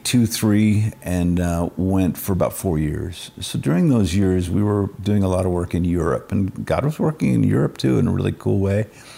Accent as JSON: {"language": "English", "country": "Hong Kong", "lives_now": "United States", "said": "I was from nowhere. I was from Hong Kong. So, and we ended up in Southern California."}